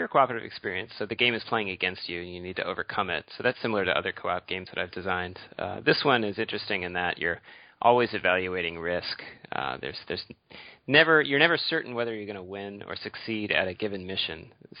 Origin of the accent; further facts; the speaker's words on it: United States; I had never heard of Thunderbirds growing up in the States.